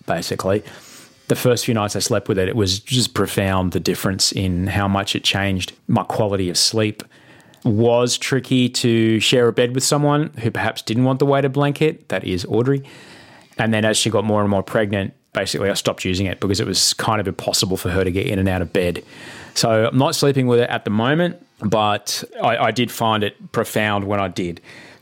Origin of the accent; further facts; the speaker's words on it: Brisbane, Queensland, Australia; like when I grew up in Brisbane, just the way that it was